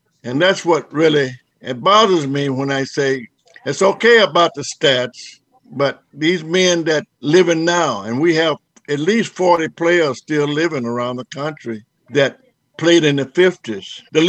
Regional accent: Arkansas, United States; I'm from Arkansas, a little town in Arkansas.

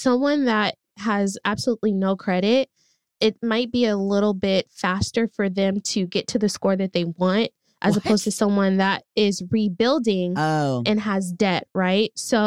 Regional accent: Oakland, California, United States; I grew up in East Oakland. I wasn't taught financial education in school.

